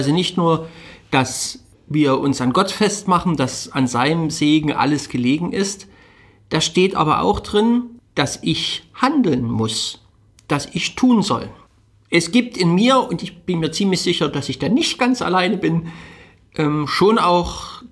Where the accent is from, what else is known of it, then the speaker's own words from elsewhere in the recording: Dresden, Saxony, Germany; born there; Ich bin gebürtiger Dresdner.